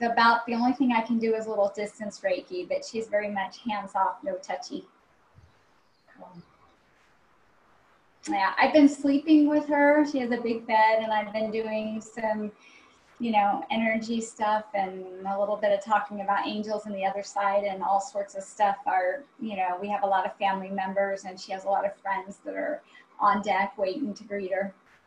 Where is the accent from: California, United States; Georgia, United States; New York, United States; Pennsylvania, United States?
California, United States; I'm from Northern California.